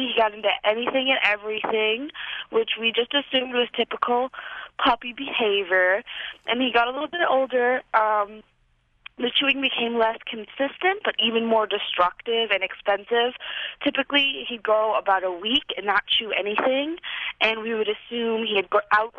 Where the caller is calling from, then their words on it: Anchorage, Alaska, United States; I'm calling from Anchorage, Alaska.